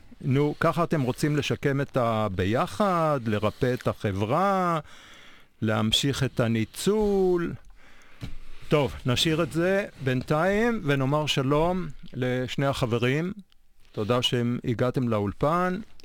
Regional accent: Jerusalem, Jerusalem District, Israel; אנחנו ירושלמים ותיקים.

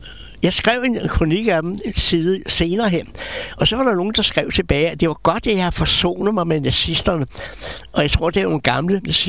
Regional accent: Amager, Capital Region of Denmark, Denmark; Men det var min barndom der i Dalføret, ja, på Amager.

